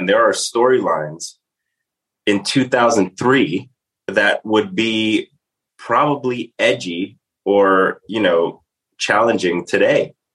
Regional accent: Staten Island, New York, United States; I'm from Staten Island, New York.

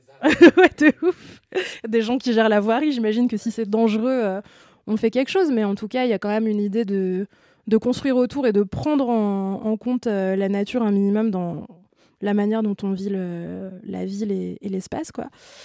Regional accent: France; Nous, en tant que Français et membres de l'espace Schengen

